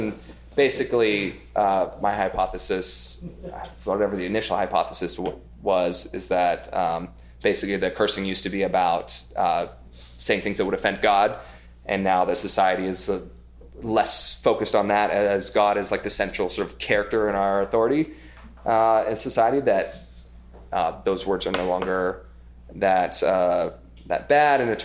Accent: Idaho, United States; now in New York, United States; I grew up in Idaho. We couldn't say any of the kinds of words that I say now every three sentences in New York.

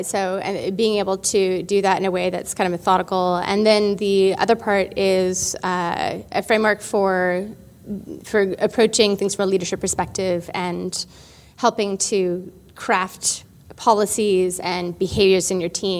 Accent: San Francisco, California, United States; San Francisco.

